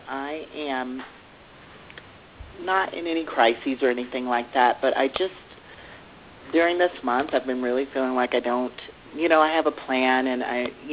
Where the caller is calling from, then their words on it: Texas, United States; I'm in Texas.